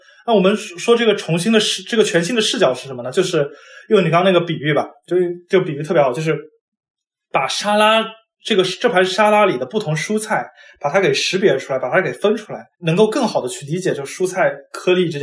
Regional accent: Jiangnan, China; Chinese is a second language; 和我的母语不是普通话有关系。就我相信可能很多南方人都有这样的体会

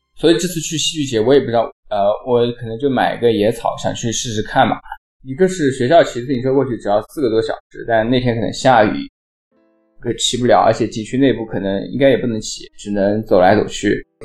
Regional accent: Zhejiang, China; 浙江这个词的定义有变化，就是庞家湖那一块的浙江和其他部分像我的家乡感受很不一样

